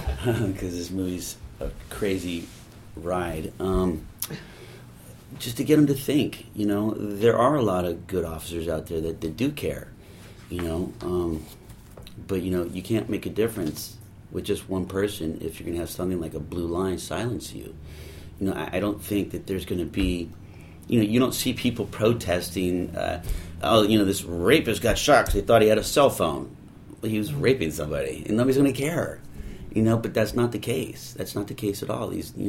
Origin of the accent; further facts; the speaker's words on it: Culver City, California, United States; I'm from Culver City.